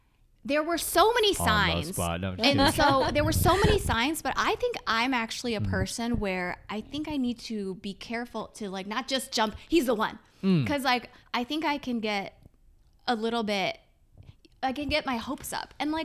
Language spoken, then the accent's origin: English; United States; I grew up in the States. I was born in the States.